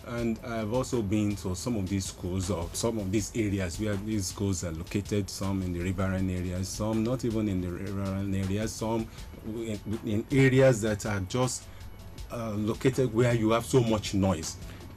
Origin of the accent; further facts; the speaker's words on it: Nigeria; As a Nigerian, I occupy a position